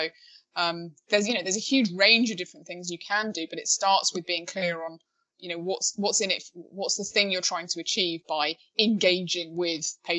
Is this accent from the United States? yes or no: no; London, United Kingdom; Even if as a Londoner, I was not part of that process